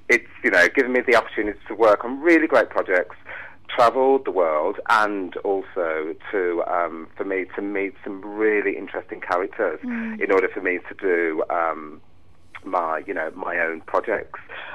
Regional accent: Birmingham, West Midlands, United Kingdom; Originally from Birmingham.

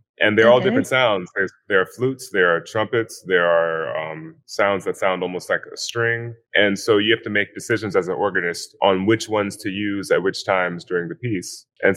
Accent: East Coast, United States; now in Los Angeles, United States; I'm from the East Coast, so it's definitely a pleasant surprise still that it's January and it's warm here in LA.

